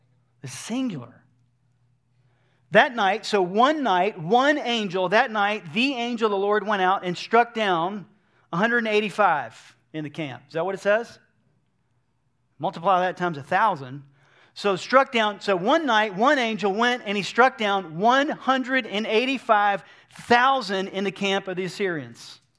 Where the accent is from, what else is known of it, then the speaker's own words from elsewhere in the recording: Georgia, United States; So, I grew up in Georgia, and from time to time we'd pass, you know, through I-75